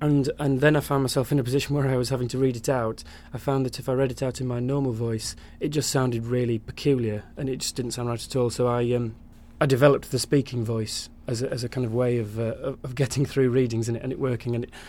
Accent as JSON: {"language": "English", "region": "Yorkshire and the Humber", "country": "United Kingdom", "said": "I do come from Yorkshire. I come from West Yorkshire, which is a different part of Yorkshire to where the book is set."}